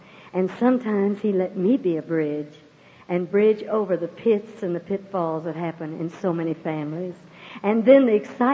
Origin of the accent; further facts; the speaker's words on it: Houston, Texas, United States; born there; Well, I was born in Houston 100 years ago